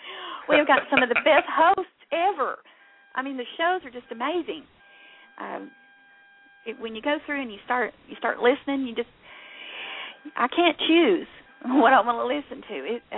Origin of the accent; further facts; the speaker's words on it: Tennessee, United States; I'm from Tennessee. Tennessee. You could probably tell.